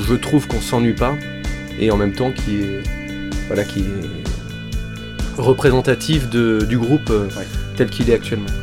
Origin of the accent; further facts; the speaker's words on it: France; Après, on est français, on a de toute façon nos influences dans la musique française aussi, hein.